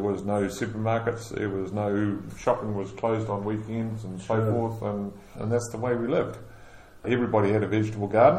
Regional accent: Hastings, Hawke's Bay, New Zealand; I'm a true blue Hawke's Bayite. I was born in 1950 in the Hastings Memorial Hospital, and I've lived here all my life. My father … he was also born here in Hawke's Bay.

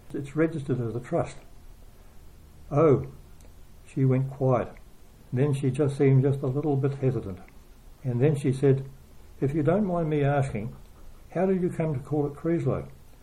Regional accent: Takapau, Hawke's Bay, New Zealand; And I said, no, we're from Takapau.

